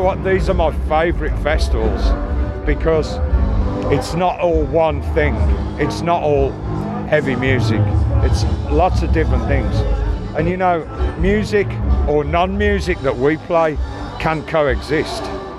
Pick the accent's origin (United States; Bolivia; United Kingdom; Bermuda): United Kingdom; Birmingham, West Midlands; From Birmingham, UK, central England.